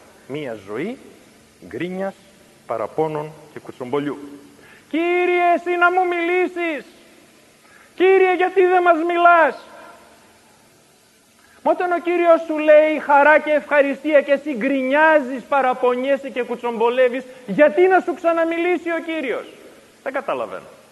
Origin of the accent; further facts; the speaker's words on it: Greece; Ως Έλληνες έχουμε τάση στην γκρίνια και στο παράπονο.